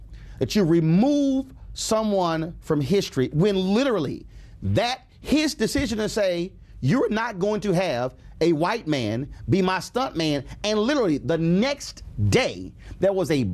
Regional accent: Houston, Texas, United States; I didn't know about Ben's Chili Bowl growing up in Houston.

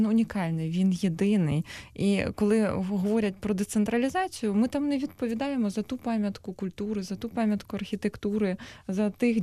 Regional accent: Cherkasy, Cherkasy Oblast, Ukraine; born there; я сама народилася в Черкасах, до речі.

